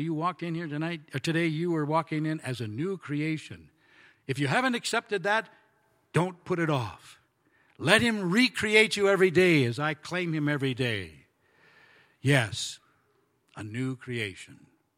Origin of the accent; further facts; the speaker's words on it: Michigan, United States; I'm from Michigan, but we had all gone to the same school there in Michigan and graduated together